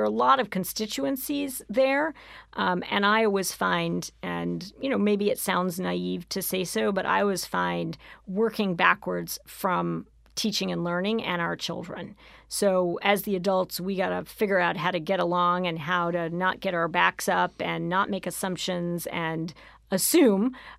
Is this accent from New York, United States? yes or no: yes; Harlem, New York, United States; I grew up in Harlem. You can be white and grow up in Harlem. I went to District 5 schools as a child.